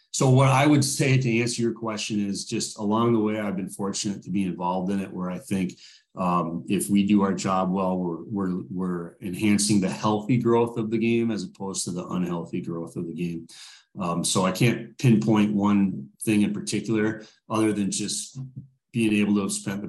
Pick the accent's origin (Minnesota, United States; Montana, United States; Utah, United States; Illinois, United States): Minnesota, United States; Duluth; I grew up in Duluth